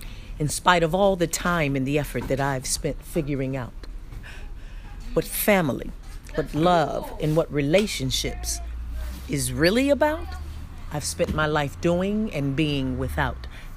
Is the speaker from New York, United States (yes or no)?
no; Ohio, United States; born there; moved away as an adult; So I was born in Ohio. I came to California in 2000 in an attempt to work on my career, my art.